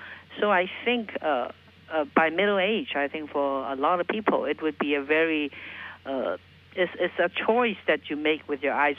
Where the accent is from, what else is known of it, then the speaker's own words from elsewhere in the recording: Hong Kong; I was born and raised in Hong Kong, as you just mentioned earlier.